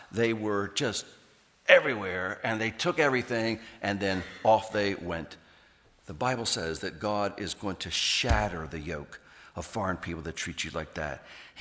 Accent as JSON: {"language": "English", "town": "Baltimore", "region": "Maryland", "country": "United States", "tie": "born or raised there", "moved": "yes", "said": "I grew up in Baltimore. I had no idea when a harvest of anything was. When I first moved out here, I'd go past fields."}